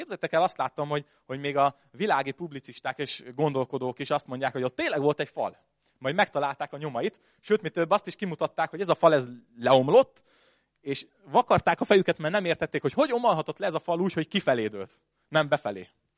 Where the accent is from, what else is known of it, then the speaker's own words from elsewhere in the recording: Esztergom, Komárom-Esztergom, Hungary; amikor Esztergomba nőttem föl